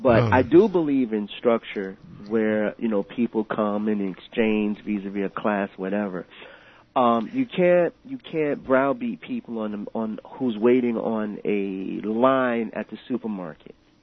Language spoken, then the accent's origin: English; Boston, Massachusetts, United States; also born or lived in Europe / Caribbean / Africa; Well, originally we're from Boston, but I've lived in Europe and lived in the Caribbean and lived in Africa.